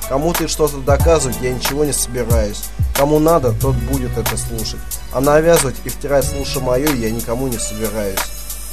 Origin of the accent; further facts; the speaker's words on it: Russia; Я из России. Это очень заметно в темах, которые я излагаю на украинском и польском